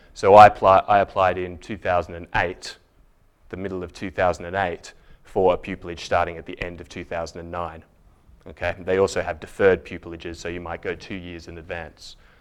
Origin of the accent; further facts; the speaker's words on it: Sydney, New South Wales, Australia; moved away as an adult; you'll see that my accent is rounding a little bit since I've been at the bar, but I'm from Sydney originally. And I came over to do the BCL at University College